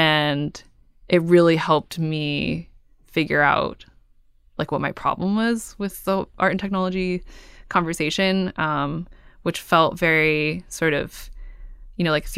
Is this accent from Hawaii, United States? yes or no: no; Cupertino, California, United States; So I grew up in Cupertino, and I now live in Oakland, and I lived in San Francisco before.